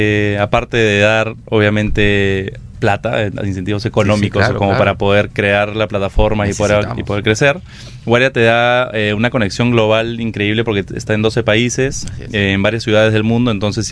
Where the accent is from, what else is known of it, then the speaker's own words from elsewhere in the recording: Tacna, Peru; Porque yo soy de provincia, yo soy de Tacna.